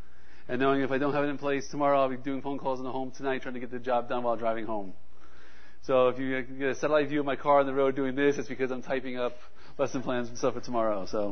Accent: New York, United States; also born or lived in Florida / Arkansas; now in Oklahoma, United States; So I am from New York, lived in Florida, lived in Arkansas as a pastor at Calvary Chapel Texarkana, moved to Oklahoma

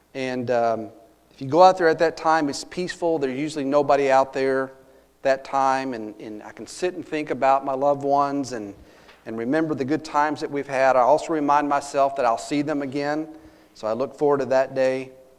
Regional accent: Glen Rose, Texas, United States; whenever I'm down in my hometown of Glen Rose, Texas, I always take time to visit Squaw Creek Cemetery.

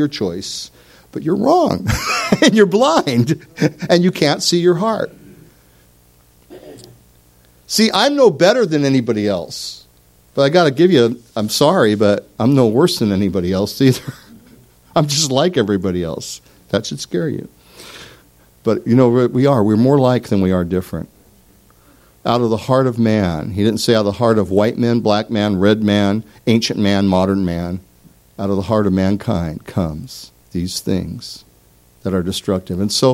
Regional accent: Oregon, United States; But I'm from Oregon. I'm an original Oregonian. I'm a native son.

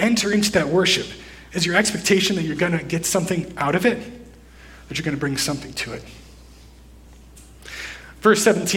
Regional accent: Holland, Michigan, United States; now in Richmond, United States; I'm not actually from Richmond. I'm a northerner. Some of you may call me a Yankee. Specifically, I'm a Michigander. And I grew up in a town called Holland, Michigan.

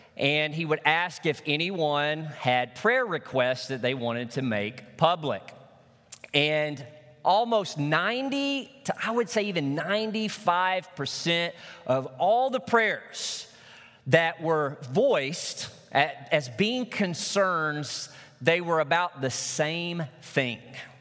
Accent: Arkansas, United States; In the church that I grew up in Northeast Arkansas, we had a midweek service, a Wednesday service

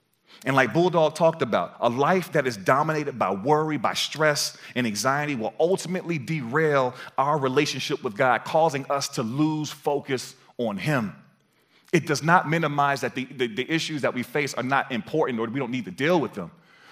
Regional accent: North Carolina, United States; That, since I was from North Carolina, that was a big one for a lot of the people.

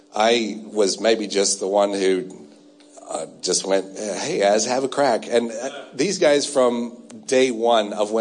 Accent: United States; moved away as an adult; now in Australia; You can tell maybe already by the voice, I am from America.

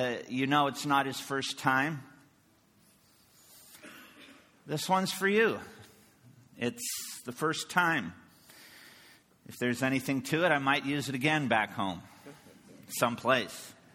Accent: Midwest, United States; the pretty hard walls of denominationalism that I grew up with in the Midwest of the United States.

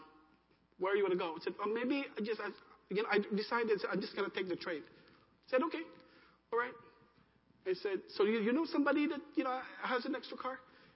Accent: Philippines; I'm Asian. I'm Filipino. I speak to him in English.

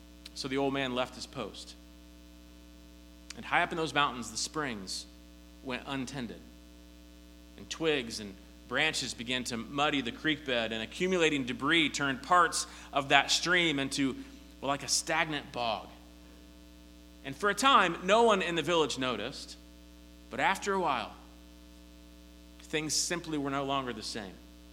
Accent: Pittsburgh, Pennsylvania, United States; but I'm from Pittsburgh, a little bit closer to the city there, just north.

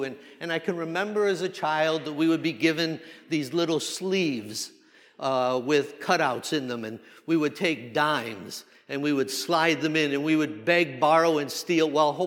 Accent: Lubbock, Texas, United States; I'm here from Lubbock

